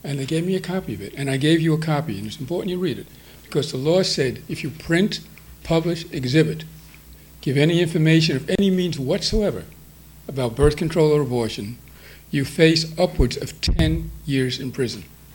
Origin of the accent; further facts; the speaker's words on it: New York, United States; I'm from New York, and I'm outraged, and I said, wait a second.